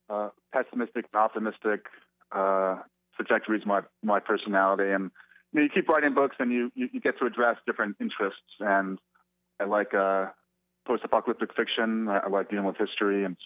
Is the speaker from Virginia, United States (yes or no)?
no; New York, United States; You know, I grew up in New York. There's always noise.